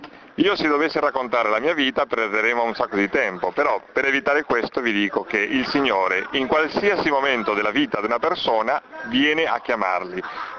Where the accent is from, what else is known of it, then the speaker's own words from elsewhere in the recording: Milan, Lombardy, Italy; vengo da Milano e faccio parte della comunità dei Servi di Cristo Vivo del Padre Michele Vassallo.